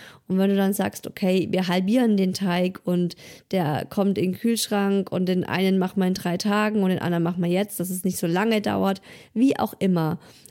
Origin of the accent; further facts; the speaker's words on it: Baden-Württemberg, Germany; ich bin bei Ulm groß geworden